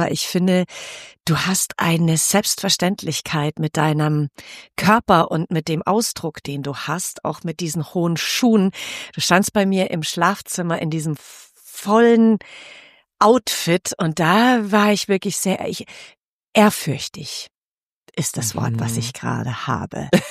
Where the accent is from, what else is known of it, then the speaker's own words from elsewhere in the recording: Bavaria, Germany; in Fürstenfeldbrucker Landkreis, da wo ich aufgewachsen bin